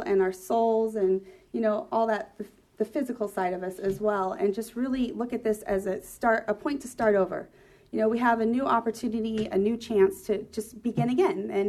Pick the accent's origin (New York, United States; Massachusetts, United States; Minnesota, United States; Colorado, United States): Colorado, United States; one of my favorite memories of spring is I grew up in Colorado.